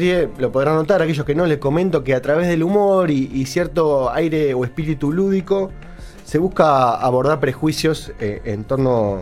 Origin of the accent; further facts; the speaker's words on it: Uruguay; Es una pregunta que como uruguaya no podemos escapar.